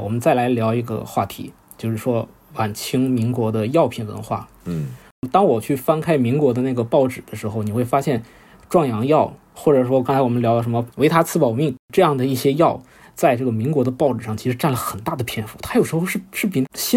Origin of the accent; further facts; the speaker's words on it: China; 但是其实我们中国人对于自己身体的感官其实变化的其实是很慢的。